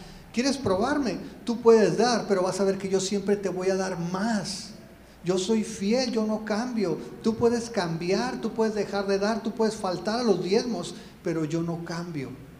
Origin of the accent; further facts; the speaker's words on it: Oregon, United States; Hace el 95 yo llegué aquí sin nada, ni dinero para regresarme a Oregón, que de donde soy.